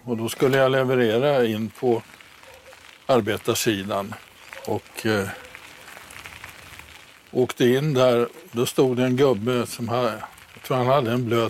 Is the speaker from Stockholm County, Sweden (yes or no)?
yes; Stockholm, Stockholm County, Sweden; Ja, jag är född 1938 i Stockholm, uppvuxen ute i Hammarbyhöjden, en söderförort. Vi bodde först i någonting som kallas barnrikehus.